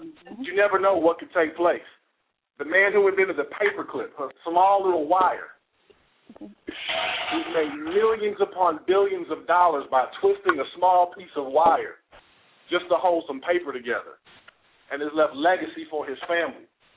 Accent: Kansas City, Missouri, United States; born or raised there

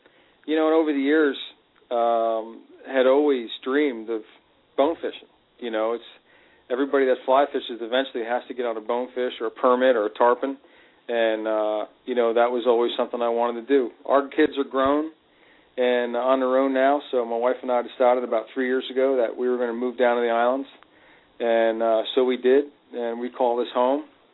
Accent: Florida, United States; also born or lived in Pennsylvania; as a kid, I grew up in South Florida, and I used to come to the Bahamas a lot in the late 70s.

